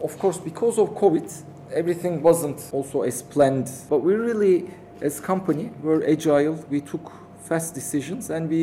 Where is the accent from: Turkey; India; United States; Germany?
Turkey; English is a second language; now in Malaysia; I mean, I'm coming from Turkey. We are quite homogeneous. So when I came here, I never felt as a foreigner because so much diversity.